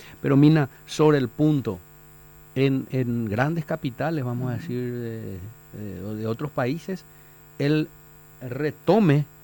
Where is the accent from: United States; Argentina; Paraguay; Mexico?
Paraguay; Caacupé, Cordillera; me crié y me malcrié en Cacupé, en la casa de mi abuela. Y tengo muchos amigos en Cacupé y ellos me decían también